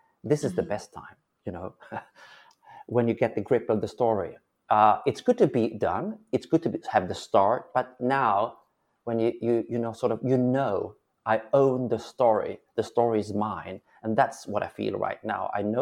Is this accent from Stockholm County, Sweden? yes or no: yes; Stockholm, Stockholm County, Sweden; English is a second language; Normally I live in Stockholm. That's my hometown.